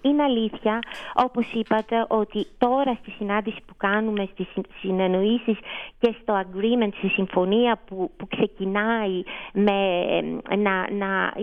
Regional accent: Greece; κάτι στο οποίο εγώ το έβλεπα στη χώρα μου σαν Ελληνίδα εδώ και πάρα πολλά χρόνια

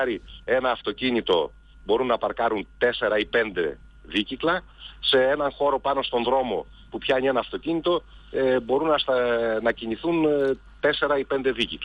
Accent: Kavala, Eastern Macedonia and Thrace, Greece; Εδώ που μένω, εγώ είμαι από την Καβάλα, στην περιοχή που μένω, υπάρχει μαγάζι

